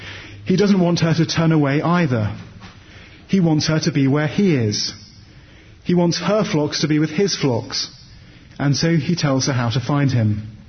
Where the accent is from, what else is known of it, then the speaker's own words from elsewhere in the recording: Poole, South West England, United Kingdom; I think of the parish church in my hometown of Poole on the south coast of England.